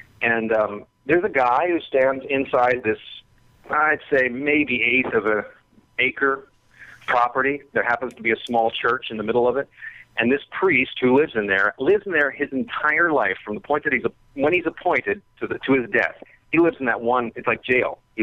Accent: Philadelphia, Pennsylvania, United States; I'm from Philly.

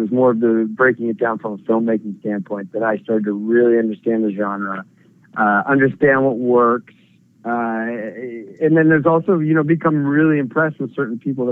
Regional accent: Oregon, United States; That was an interesting movie for me because I grew up on the Oregon coast with my family and coast.

